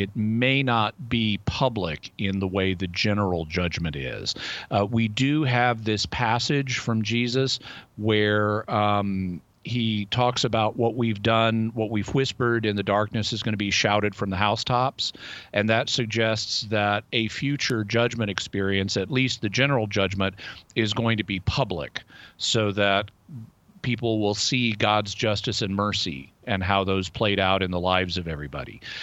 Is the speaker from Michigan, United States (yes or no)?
no; Arkansas, United States; Where I'm from, or where I grew up in Arkansas, there is a little town right near my hometown called Tontytown.